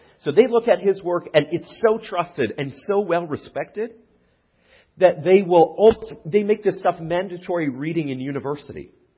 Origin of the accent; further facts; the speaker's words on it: Alberta, Canada; I'm from Alberta.